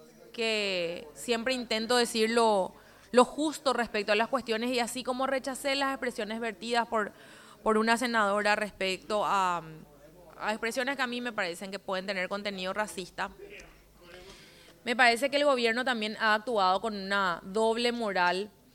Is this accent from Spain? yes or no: no; Paraguay; lo que nos une a todos por igual con como paraguayos